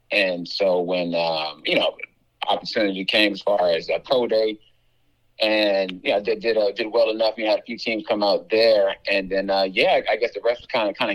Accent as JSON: {"language": "English", "town": "Accokeek", "region": "Maryland", "country": "United States", "tie": "born or raised there", "said": "I'm a Prince George's County kid, grew up in Akakik. which is awesome."}